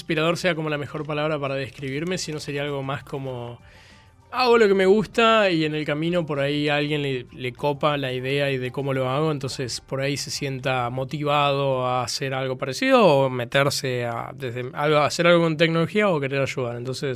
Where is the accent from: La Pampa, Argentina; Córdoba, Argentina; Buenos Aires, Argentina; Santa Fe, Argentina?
Buenos Aires, Argentina; born there; yo nací en Pompeya.